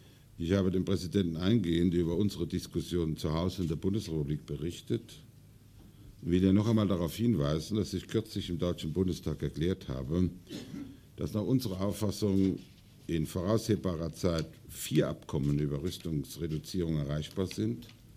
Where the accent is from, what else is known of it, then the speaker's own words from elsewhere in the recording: Germany; für uns Als Deutsche ist es sogar für unsere spanischen Freunde unverzichtbar